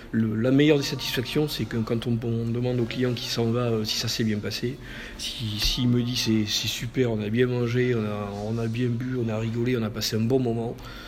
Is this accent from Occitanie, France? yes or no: yes; Béziers, Occitanie, France; D'abord, parce que c'est un peu ma région d'origine aussi. Et donc, je suis peut-être un peu subjectif. Biterrois, ouais. Je suis né à Béziers, j'ai grandi dans l'Hérault.